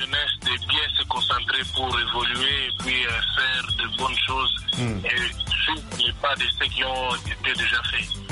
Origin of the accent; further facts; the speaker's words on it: DR Congo; chez nous en RDC